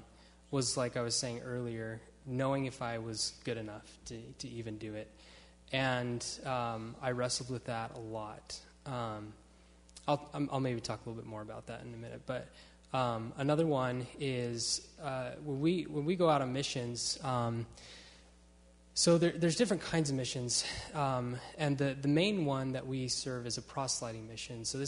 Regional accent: Utah, United States; I grew up in Utah, and most of the people I knew were members of the LDS faith.

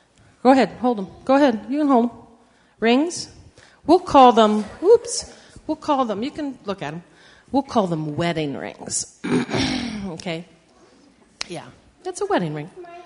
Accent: California, United States; And I'm from California, so I don't really like hot weather that much.

